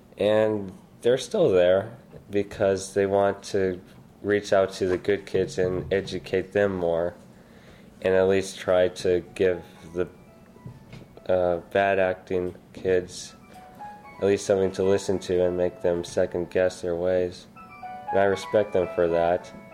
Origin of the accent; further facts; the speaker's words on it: Austin, Texas, United States; from Austin, Texas